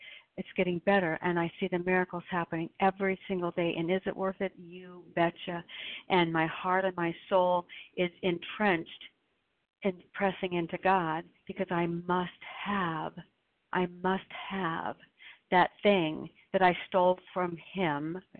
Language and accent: English; Oregon, United States; I'm from Oregon and recovered.